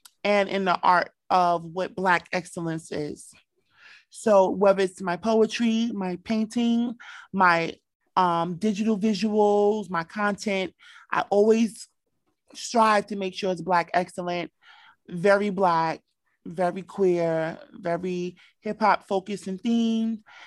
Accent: New York City, New York, United States; I tell people before I identify as queer, I grew up hip hop, right? I'm from New York City. So the queer shit came a little bit later.

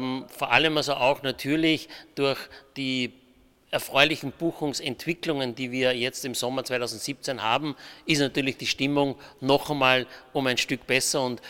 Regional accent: Fischlham, Upper Austria, Austria; Ich bin ja in der Nähe von Wels in Fischlam aufgewachsen. Also da ist das mein Heimatort

